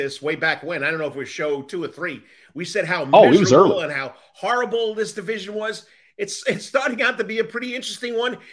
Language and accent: English; New York, United States; I mean, and I'm a New Yorker